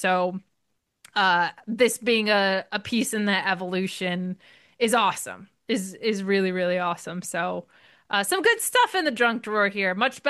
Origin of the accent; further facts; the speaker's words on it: New Jersey, United States; It's in my home state of Jersey